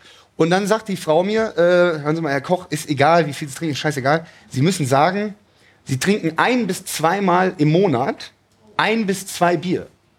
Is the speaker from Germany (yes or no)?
yes; Cologne, North Rhine-Westphalia, Germany; bin nach Hause nach Köln gezogen. Also wieder in meine Heimatstadt Köln gezogen.